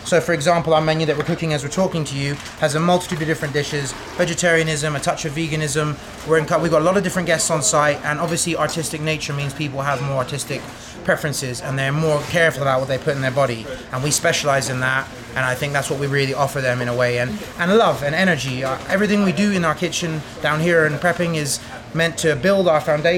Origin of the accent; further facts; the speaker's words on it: England, United Kingdom; Being English, that's what we're famous for, is a good fried breakfast.